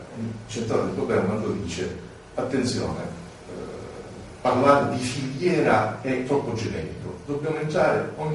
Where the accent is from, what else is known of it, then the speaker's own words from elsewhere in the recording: Sicily, Italy; quello che abbiamo noi come siciliani.